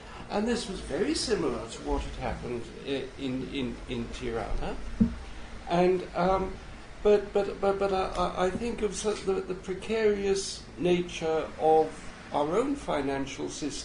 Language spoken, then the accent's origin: English; United Kingdom; Well, reading it as a foreign reader, and specifically as a British reader, what was very striking for me